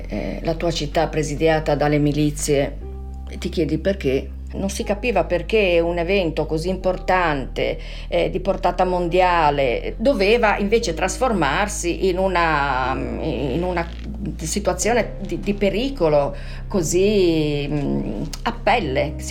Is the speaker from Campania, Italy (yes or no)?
no; Genoa, Liguria, Italy; quindi 42 anni. Sono sposata, ho 2 figli, sono nata a Genova, vivo a Genova e ho diviso con questa città dolori e gioie fin dalla nascita.